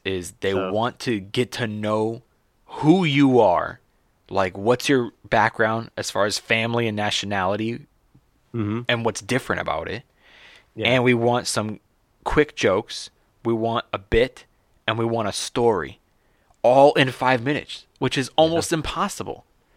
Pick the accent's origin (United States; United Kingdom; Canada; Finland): United States; Los Angeles, California; I've never showcased in Los Angeles, my hometown.